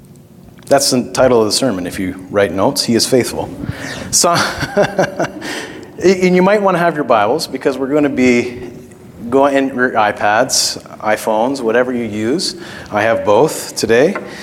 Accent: Canada; I'm a Canadian.

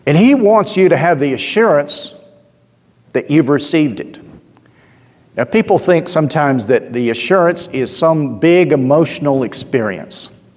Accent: Georgia, United States; it's kind of hard to avoid hearing born again in South Georgia. But I grew up in the Episcopal Church

